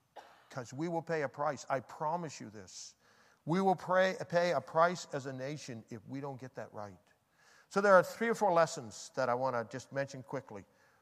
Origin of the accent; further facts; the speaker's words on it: Nova Scotia, Canada; I was born in Nova Scotia, the son of a meat cutter. Lived on a farm with my grandfather's, living on the other side, and my grandmother.